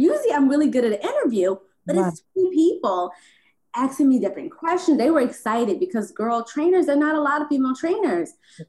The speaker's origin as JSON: {"language": "English", "town": "Philadelphia", "region": "Pennsylvania", "country": "United States", "moved": "yes", "said": "So I'm from Philly originally. I moved here to be a stylist."}